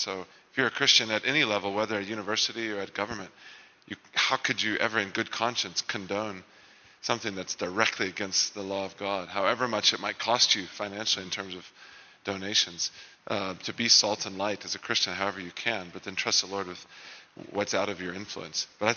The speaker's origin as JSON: {"language": "English", "country": "United States", "said": "And already, as an American, I was cautious"}